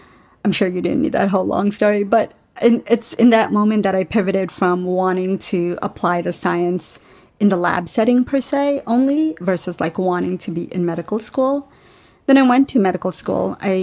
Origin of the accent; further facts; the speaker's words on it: New York City, New York, United States; also born or lived in Bangladesh; So I grew up in New York City. I was born in Bangladesh, but grew up in New York City since I was 7 years old.